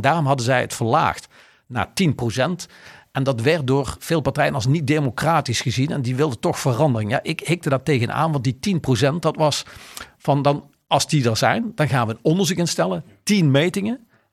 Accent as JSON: {"language": "Dutch", "town": "Maastricht", "region": "Limburg", "country": "Netherlands", "tie": "born or raised there", "said": "ik kom uit Maastricht en de wijk waar ik geboren ben, die toch een heel eind van het stadscentrum af ligt"}